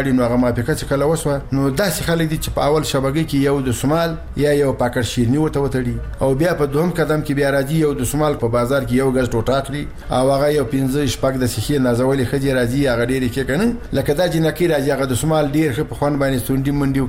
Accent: Logar, Afghanistan; موږ د لوګر دی خلکو موږ د لوګر دی ولایتي

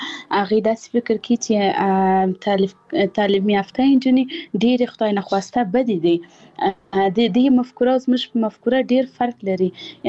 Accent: Paktia, Afghanistan; زه خپل د پکتیا ولایت یم، زه د یو کلي یم

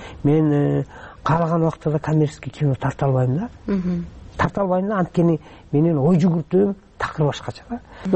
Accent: Naryn, Naryn Region, Kyrgyzstan; Мен өзүм нарында чоңойдум.

